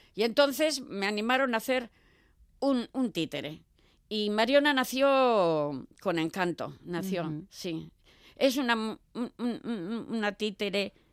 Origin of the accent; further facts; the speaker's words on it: San Sebastián, Basque Country, Spain; mucha gente piensa que vivo en Tolosa, pero yo soy donostiarra.